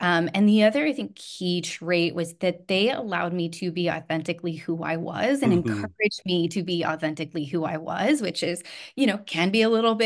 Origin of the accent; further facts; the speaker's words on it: Carrollton, Texas, United States; So I actually grew up in Carrollton, Texas. So here in the DFW area, to Newman Smith High School, and then ended up at UNT. So stayed local for college.